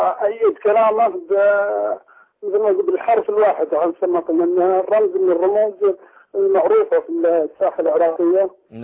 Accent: Saudi Arabia; لا انا من السعوديه.

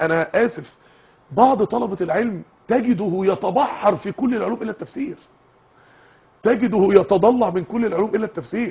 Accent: Egypt; السمن ده عندنا في مصر في القرى الفلاح يفطر سمن بلدي وينزل يفلح في الارض

